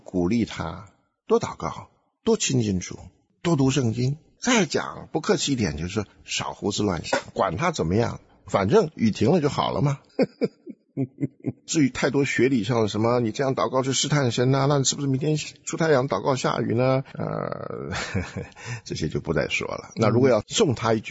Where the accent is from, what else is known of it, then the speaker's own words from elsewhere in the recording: Taiwan; now in United States; 这美国的火车跟中国的火车不一样啊，我从台湾来，我第一次看见美国火车，那真的是大开眼界。我们在台湾，尤其台湾多山坡啊